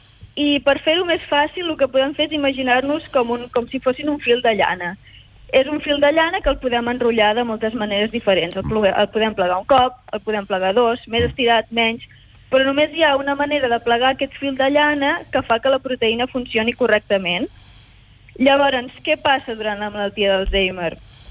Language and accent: Catalan; Catalonia, Spain; now in Netherlands; som gent d'Holanda, Alemanya, Itàlia, Brasil, Corea, i jo sóc l'única catalana que hi ha